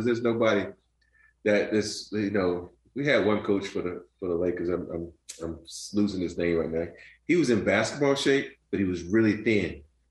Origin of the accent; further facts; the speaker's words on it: Alabama, United States; You know, for me, growing up in Alabama, I've been called everything.